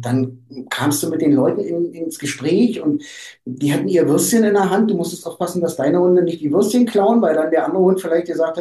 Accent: East Germany, Germany; ich komme aus dem Osten.

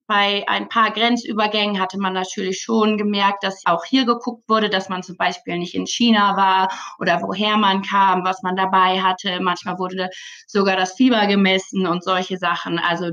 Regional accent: Germany; moved away as an adult; now in London, United Kingdom; Ich komme aus Deutschland, aber lebe schon seit 10 Jahren in London

